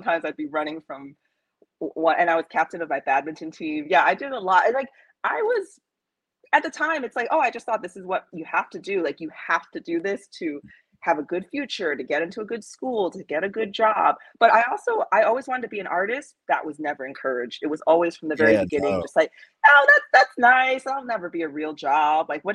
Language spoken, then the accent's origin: English; New York, United States; I did, yeah, Long Island mostly.